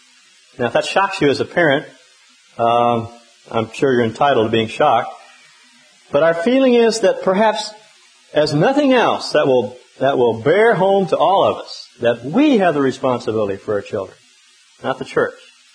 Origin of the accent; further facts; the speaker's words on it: Texas, United States; I was raised in Texas, and there was a Mule Shoe Texas out in West Texas, and every kid in the world wondered how in the world that city came to have that name.